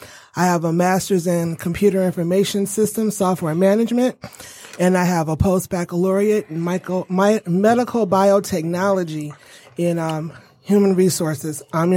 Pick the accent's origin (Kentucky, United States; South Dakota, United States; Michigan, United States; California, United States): Michigan, United States; Detroit; also born or lived in Lincoln Park; I was born in Lincoln Park, Michigan. My family is from... Majority is from River Rouge, Ecorse. So I'm Southwest Detroit. I grew up in Detroit, went to Redford High School.